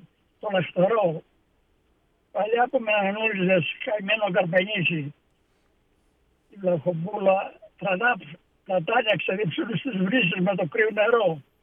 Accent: Greece; now in Panama; Πολλοί Έλληνες ορισμένοι μάλιστα και από το χωριό μου, ήρθαν εδώ στο Παναμά, το οποίο το χρησιμοποίησαν ως εφαλτήριο για τις Ηνωμένες Πολιτείες.

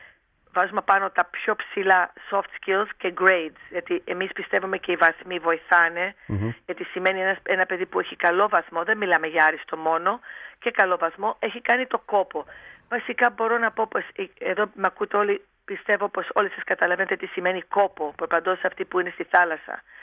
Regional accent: New York, United States; now in Greece; επειδή είμαι από τη Νέα Υόρκη και επειδή εκεί δουλεύουν οι νέοι και πάνε πανεπιστήμια

